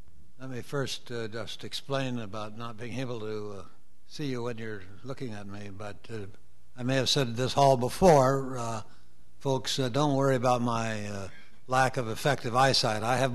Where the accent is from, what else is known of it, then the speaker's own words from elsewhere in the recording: Lincoln, Nebraska, United States; having had a substantial involvement in civil rights as a boy growing up in Lincoln, Nebraska, and in college